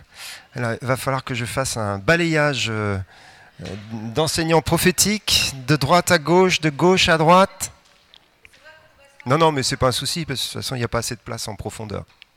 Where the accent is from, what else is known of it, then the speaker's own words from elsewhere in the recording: Normandy, France; also born or lived in Paris; now in Toulouse, France; Moi, je suis originaire de Normandie.